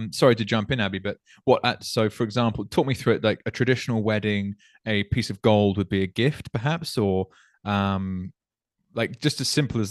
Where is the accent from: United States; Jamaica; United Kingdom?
United Kingdom; England; in where I grew up in England, people would give away farmland with their daughters